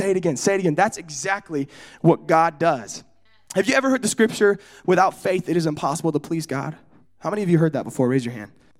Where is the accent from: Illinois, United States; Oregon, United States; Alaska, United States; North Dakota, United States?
Oregon, United States; also born or lived in Sacramento, United States; I was born in Sacramento, California. We were raised there for like 4 years, okay? And then we moved to Oregon. But every summer, we were back to California.